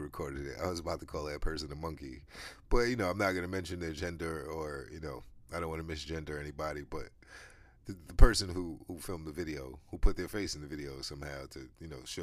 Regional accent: United States; Like I'm from America. I'm American.

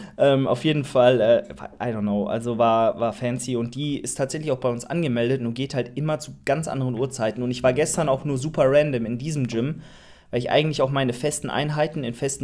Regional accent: Karlsruhe, Baden-Württemberg, Germany; bei uns in Karlsruhe, wir sind sehr nah an Frankreich

